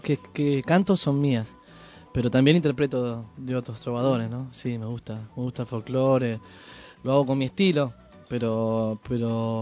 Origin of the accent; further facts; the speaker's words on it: Padua, Buenos Aires Province, Argentina; also born or lived in Libertad; now in Merlo, Argentina; Nacido en Libertad. Y después me fui para Padua y ahora estoy en Merlo.